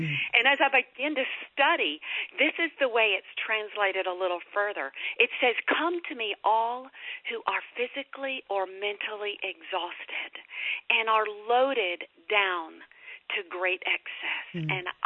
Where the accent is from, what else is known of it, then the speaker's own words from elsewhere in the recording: Alabama, United States; You know, I grew up in the Bible Belt. As a matter of fact, I'm from North Alabama, and we're considered the buckle of the Bible Belt.